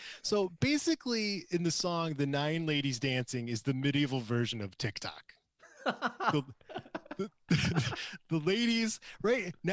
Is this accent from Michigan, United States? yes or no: yes; Traverse City, Michigan, United States; I'm from Traverse City, and I don't know anything about fruit trees.